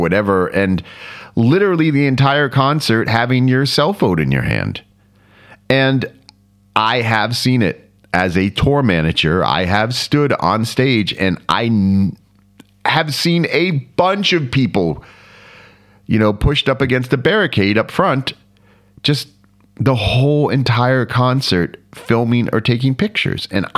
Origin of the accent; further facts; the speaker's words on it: Florida, United States; And remembering what it was like being a teenager, growing up in Florida.